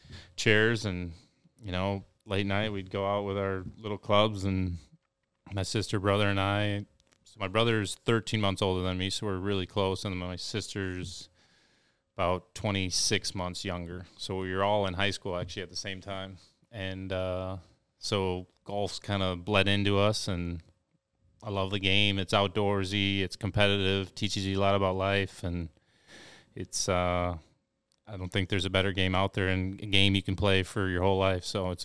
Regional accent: Lake Geneva, Wisconsin, United States; So my dad bought a course where we grew up in Lake Geneva.

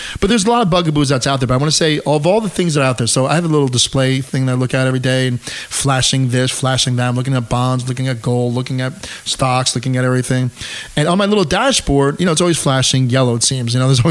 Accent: New York, United States; I grew up in Westchester County, actually not too far from Casey. I went to Hendrick Hudson High School.

